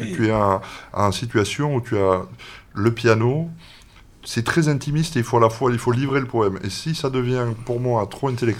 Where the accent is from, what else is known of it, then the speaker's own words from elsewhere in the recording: France; on se repose souvent sur nos lauriers, on dit, on est français, bon, c'est bon, on sait.